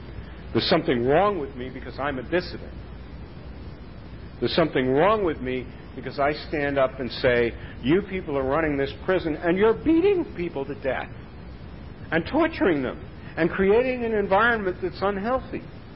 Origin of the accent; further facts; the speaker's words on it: New York City, New York, United States; I grew up in the Bronx.